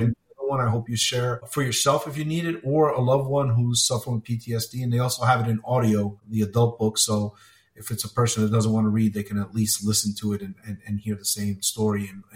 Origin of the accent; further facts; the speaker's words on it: Colombia; now in United States; It just basically tells my story as how I came from Colombia, what I grew up